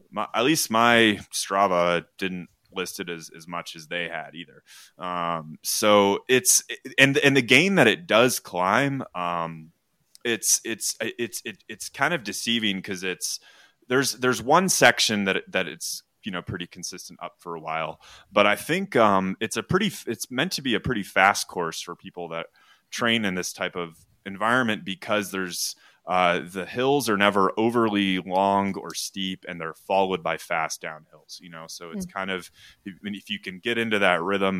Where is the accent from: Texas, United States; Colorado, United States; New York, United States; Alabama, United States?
Colorado, United States; Evergreen; It starts in my hometown of Evergreen, Colorado. So I, you know, grew up, my dad would do it.